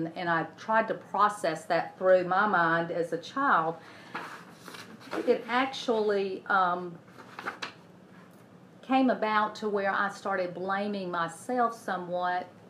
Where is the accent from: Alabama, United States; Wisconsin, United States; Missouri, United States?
Alabama, United States; Cullman; now in Homewood, United States; Growing up in Cullman was just very beautiful and picturesque, and we live here in Homewood